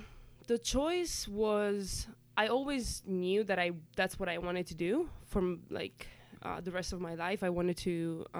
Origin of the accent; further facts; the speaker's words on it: Italy; I come from Italy, and I pretty much started swimming when I was three.